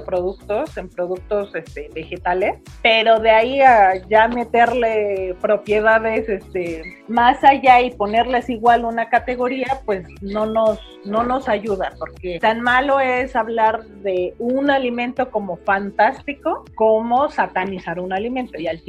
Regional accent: Mexico; y después pensamos que como mexicanos somos gente de maíz

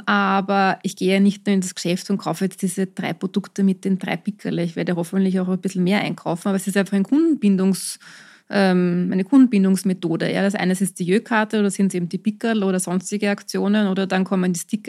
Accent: Austria; das ist nur bei uns in Österreich so, aber es ist trotzdem immer noch sehr viel, sehr billig bei uns

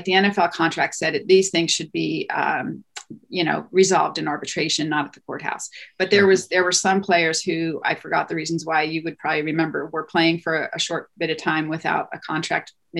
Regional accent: Pennsylvania, United States; Outside of Philadelphia.

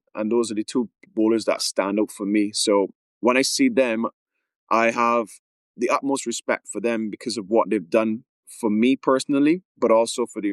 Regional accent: Barbados; growing up in Barbados was phenomenal for me. I couldn't imagine another place to grow up in the world.

